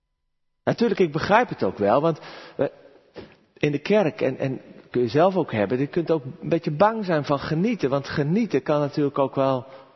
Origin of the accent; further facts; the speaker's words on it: Gorinchem, South Holland, Netherlands; Vroeger, ik kom uit Gorkum, wij speelden veel buiten.